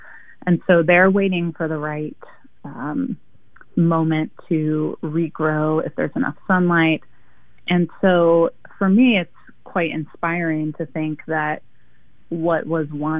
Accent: Oregon, United States; You know, growing up in Oregon, you kind of think that this colonized landscape is natural and what it has always looked like.

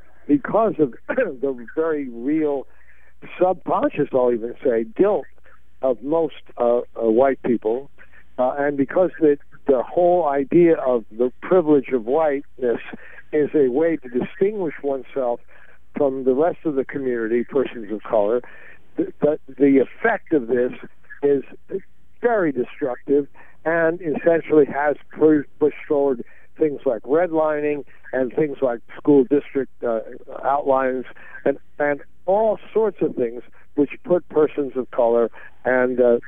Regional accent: California, United States; I grew up in Southern California.

